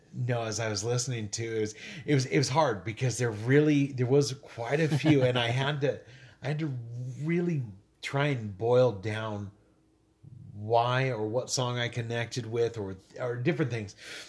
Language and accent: English; Northwest, United States; also born or lived in Missouri; Other than that, I know coffee. I'm from the Northwest.